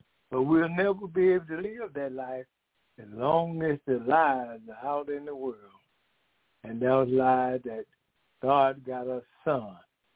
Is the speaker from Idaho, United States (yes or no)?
no; Decatur, Georgia, United States; I'm from Decatur, Georgia